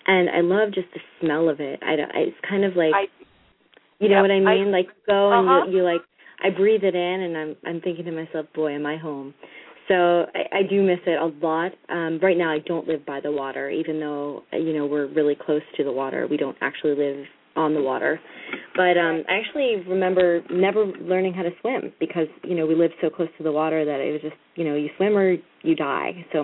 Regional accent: New England, United States; But, you know, I grew up in New England. I went to school in New England. I lived in New England. I worked there.

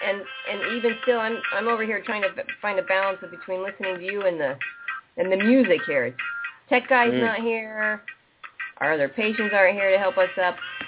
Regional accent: Napa, California, United States; And my best friends, we'd go out, and people would say, where are you from? And they would all say San Francisco, and I'd say Napa, and they'd say, what?

